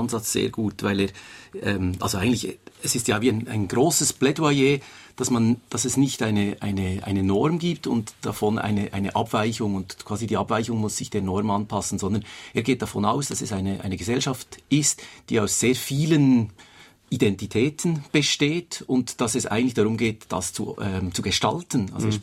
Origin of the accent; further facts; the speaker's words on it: Bern, Switzerland; Ich bin als Schweizer in Bern aufgewachsen und hatte einfach immer diesen Namen von meinem Großvater.